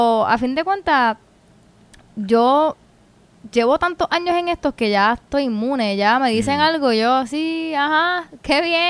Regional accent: Puerto Rico; Todos somos puertorriqueños

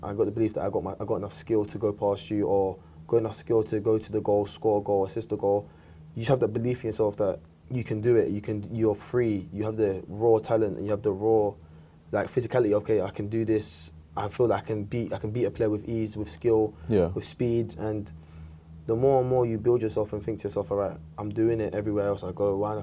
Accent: South London, London, United Kingdom; No, I think growing up in South London is like, for me, it was like a massive feeling. Like, obviously, I've been there all my life.

